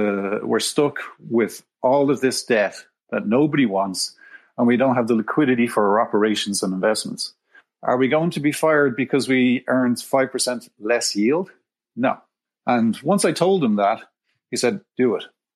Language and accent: English; Dublin, Leinster, Ireland; And by the way, I'm from Dublin, Ireland. My accent probably gives it away.